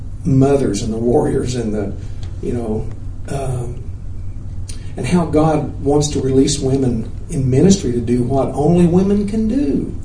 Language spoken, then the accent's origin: English; Kentucky, United States; But I grew up in Kentucky. I'm not ashamed of that. That's a godly place. Eastern Kentucky.